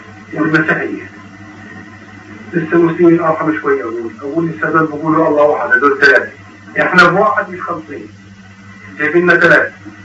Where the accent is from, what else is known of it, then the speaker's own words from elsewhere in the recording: Jordan; moved away; طبعا لما طلعت من الاردن 11 سنه اهلي ما يعرفوش عني انا وين